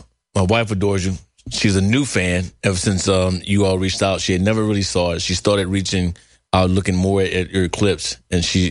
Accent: Louisiana, United States; And for me, I'm actually I'm from Louisiana originally.

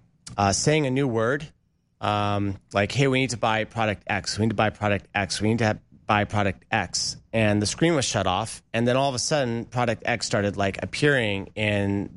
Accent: Oregon, United States; Yeah, so I'm from Oregon originally, and last year was a really bad year for fires

